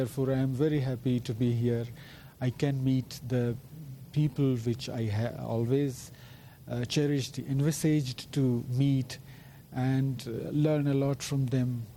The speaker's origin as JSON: {"language": "English", "country": "India", "said": "we are from India"}